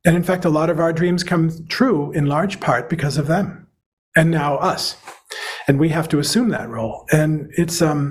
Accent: Rhode Island, United States; I grew up in Rhode Island, and I was born in 55

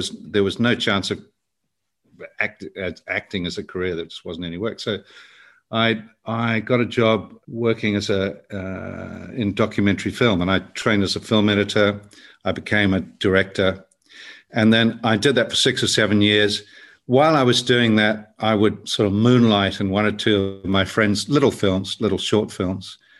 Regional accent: South Island, New Zealand; I grew up in the South Island, and there's very, very few. There were very few Maori people in the South Island in those days.

